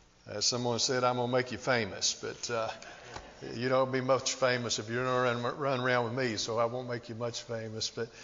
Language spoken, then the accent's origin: English; Jellico, United States; It reminds me very much of my hometown in Jellicoe, Tennessee, or Kentucky. The little town of about 2,000 literally sits on the state line. Half of it's in Tennessee, half of it's in Kentucky.